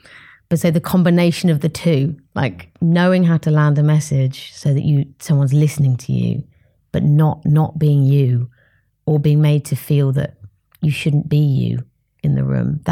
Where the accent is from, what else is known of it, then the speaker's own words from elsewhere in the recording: United Kingdom; I really struggled as a British woman transitioning to different cultures